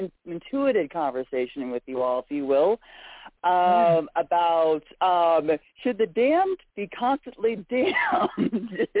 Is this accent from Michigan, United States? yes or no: no; Ohio, United States; I am from North Central Ohio. And so I live about, 15, 20 miles away from the historic Ohio State Reformatory.